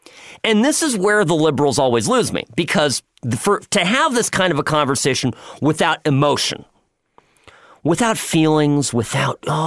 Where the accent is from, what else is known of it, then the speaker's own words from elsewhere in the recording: United States; this debate about immigration is one that is deeply personal to me, not just as an American, but because of who I am as a person and why I'm here.